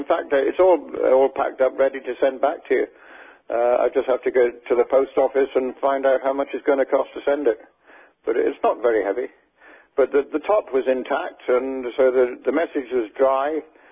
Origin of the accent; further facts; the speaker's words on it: Ireland; also born or lived in London, United Kingdom; I was born in North London, raised in Ireland, and I traveled around the world back in the 60s. I was in America for 6.5 months, 7 months.